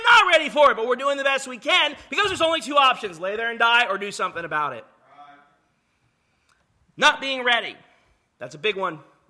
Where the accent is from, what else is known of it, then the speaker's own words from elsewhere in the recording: Louisiana, United States; I'm from Louisiana, so snow is not a thing for me.